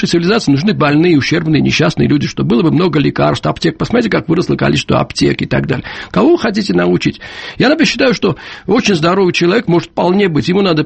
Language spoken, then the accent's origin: Russian; Georgia; хотя вот мы, грузины, немножко живем по-другому.